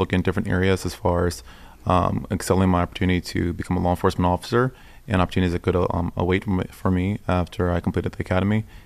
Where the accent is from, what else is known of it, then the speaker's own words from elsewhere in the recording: Tappahannock, Virginia, United States; I'm from a place called the Northern Neck. It's the Tappahannock area here in Virginia. I grew up there.